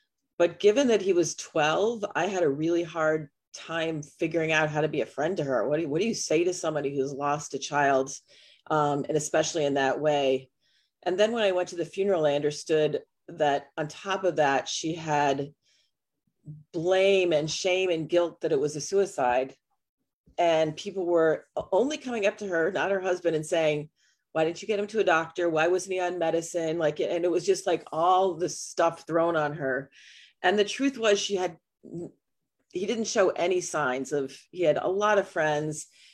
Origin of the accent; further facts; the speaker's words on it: Illinois, United States; So I grew up in Northern Illinois on the Wisconsin border, pretty much surrounded by woodlands.